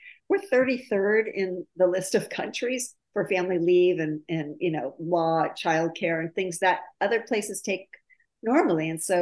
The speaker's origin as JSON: {"language": "English", "region": "Ohio", "country": "United States", "tie": "born or raised there", "said": "when I was a little girl, I grew up in Ohio and we had 4th of July parades."}